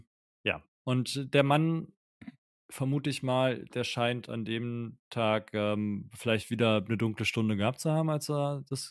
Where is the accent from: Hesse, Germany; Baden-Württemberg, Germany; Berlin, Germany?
Berlin, Germany; Für mich, wir Berliner altern.